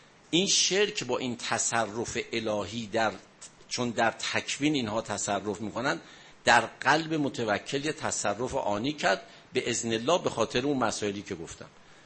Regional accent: Iran; ما افتخارمون به عنوان یک ایرانی

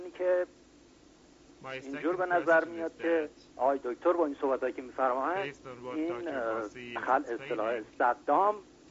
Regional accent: Iran; من فکر میکنم که به عنوان یک ایرانی،

